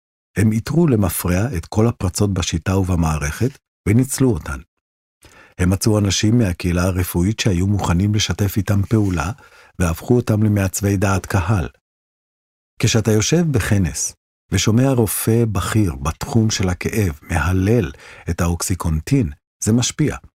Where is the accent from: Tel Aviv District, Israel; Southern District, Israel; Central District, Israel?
Southern District, Israel; Magen; moved away as an adult; now in Vancouver, Canada; אני במקור מקיבוץ מגן שבעוטף עזה, עכשיו אני גר בוונקובר.